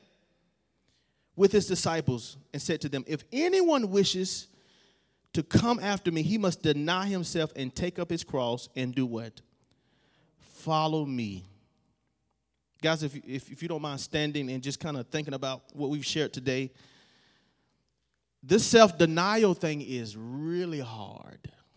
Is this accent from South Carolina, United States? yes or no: yes; Fair Forest, South Carolina, United States; I'm from Fair Forest, South Carolina, and I'm proud about it.